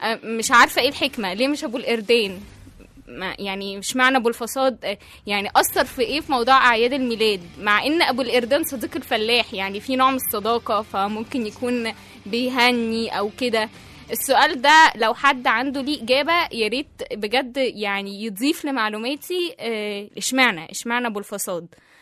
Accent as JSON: {"language": "Arabic", "country": "Egypt", "said": "احنا شعب مصري نحب الفرحه ونحب النعناشه ونحب الفرفشه والدندشه كده"}